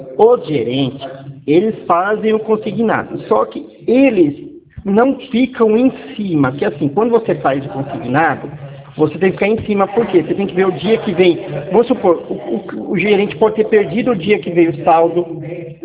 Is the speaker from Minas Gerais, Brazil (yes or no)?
no; Mogi Mirim, São Paulo, Brazil; eu sou da cidade de Mogi Mirim, Mogi Mirim, Mogi Guaçu.